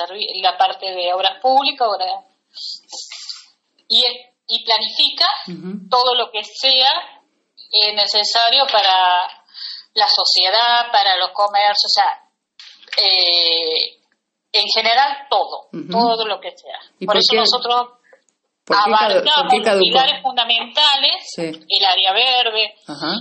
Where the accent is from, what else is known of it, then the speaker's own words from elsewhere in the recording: San Luis, Argentina; soy nativa de San Luis, vivo uh-huh. en San Luis, soy criada, mis hijos también, uh-huh. vinimos a Juan Acorlay hace más de 14 años, uh-huh. amo Juan Acorlay